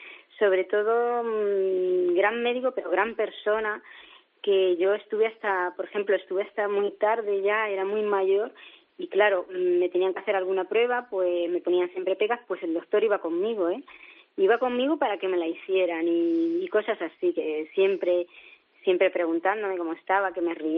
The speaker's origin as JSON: {"language": "Spanish", "town": "Ciudad Real", "region": "Castilla-La Mancha", "country": "Spain", "lives_now": "Granada, Spain", "said": "Yo estoy viviendo en Granada, sí, ahora mismo, pero soy de Ciudad Real."}